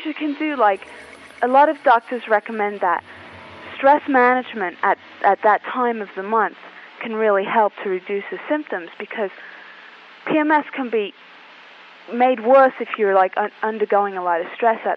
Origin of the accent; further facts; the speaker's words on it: England, United Kingdom; I'm English, actually.